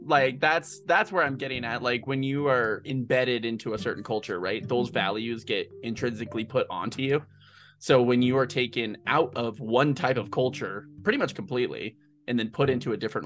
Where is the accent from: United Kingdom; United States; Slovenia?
United Kingdom; Scotland; I'm like, I'm Scottish, but not that Scottish.